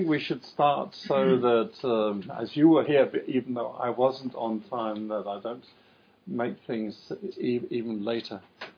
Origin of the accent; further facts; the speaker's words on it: Denmark; I'm from Denmark.